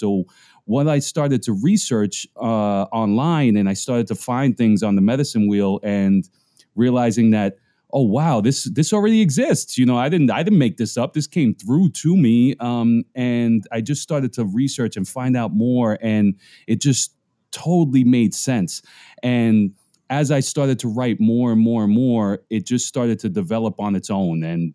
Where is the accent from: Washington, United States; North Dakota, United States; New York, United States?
New York, United States; New York City; being a you know, a person of Puerto Rican descent, but born and raised in the Bronx, and you know, not Puerto Rican enough for Puerto Rico and not American enough for America